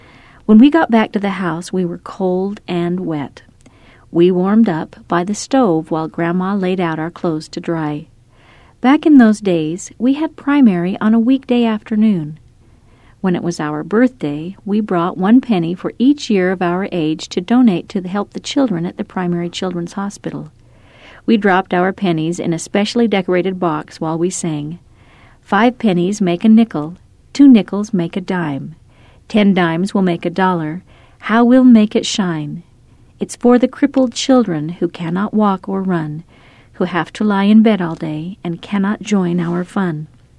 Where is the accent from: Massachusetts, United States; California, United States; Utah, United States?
Utah, United States; Sandy; When I was a boy growing up in Sandy, Utah, my three brothers and I learned to work hard.